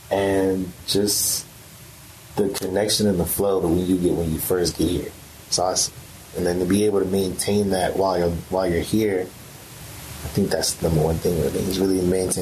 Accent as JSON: {"language": "English", "town": "North Las Vegas", "region": "Nevada", "country": "United States", "tie": "born or raised there", "said": "Well, I'm from North Las Vegas, Nevada. Grew up in like a suburban area, kind of suburban slash rural area"}